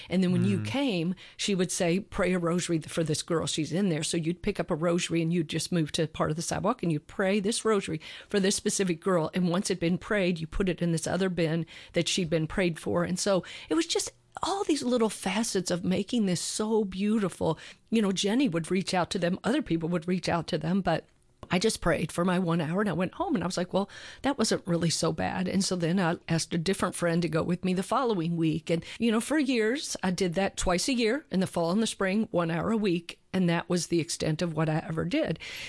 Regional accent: Louisville, Kentucky, United States; So I'm from Louisville, Kentucky, and we had Christ Renews His Parish there.

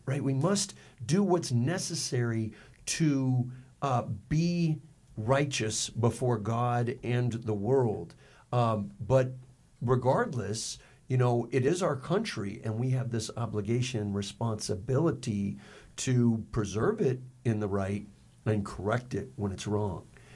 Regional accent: Decatur, Georgia, United States; So growing up in Decatur, Georgia, I've got to claim Stephen Decatur, you know.

